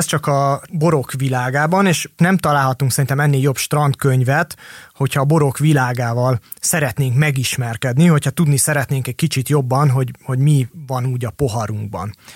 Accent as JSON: {"language": "Hungarian", "country": "Hungary", "said": "És aztán persze a végén elárultuk, hogy magyarok vagyunk"}